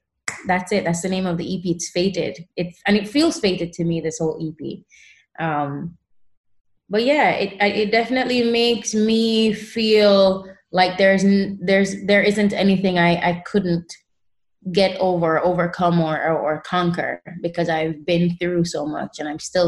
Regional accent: Savanna-la-Mar, Westmoreland, Jamaica; that's why … because I'm from Savannah Lamar, right? To kind of just remember my beginnings.

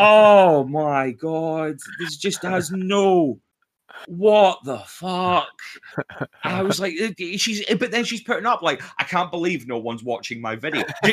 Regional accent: Scotland, United Kingdom; He's from England, I'm from Scotland, we'll pick one from each.

